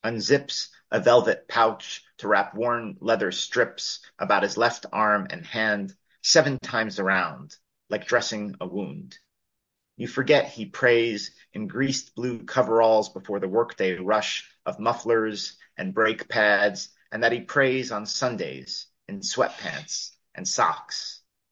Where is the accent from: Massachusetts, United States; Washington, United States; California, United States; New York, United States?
New York, United States; Long Island; also born or lived in Queens; I was raised in Long Island, and then moved back to Queens, and was in Queens for about 16 years.